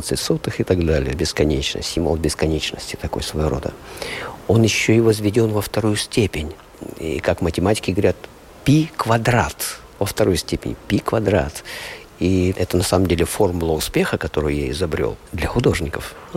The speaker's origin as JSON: {"language": "Russian", "region": "Kirov Oblast", "country": "Russia", "tie": "born or raised there", "said": "Я родом из Кировской области, Вятка."}